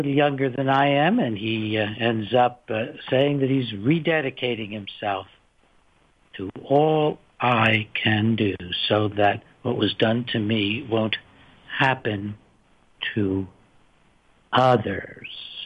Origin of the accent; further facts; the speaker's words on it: Berkeley, California, United States; I'm most proud of the campaign I led in my hometown, Berkeley, that persuaded our voters to ban shock treatment here.